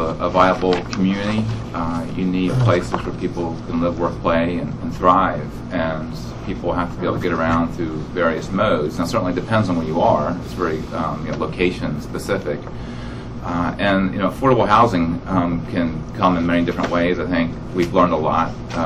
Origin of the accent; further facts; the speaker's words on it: Salisbury, Maryland, United States; born and raised in Salisbury, Maryland